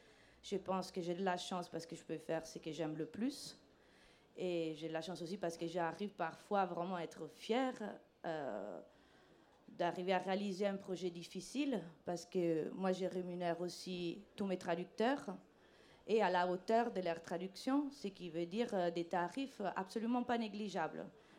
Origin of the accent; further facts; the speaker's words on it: Italy; French is a second language; parce que je suis italienne, t'as l'accent, donc je traduis.